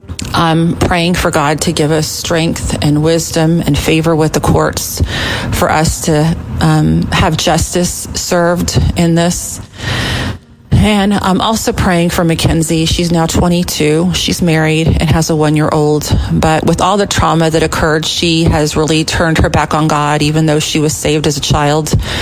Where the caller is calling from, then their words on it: Texas, United States; I'm calling from Texas.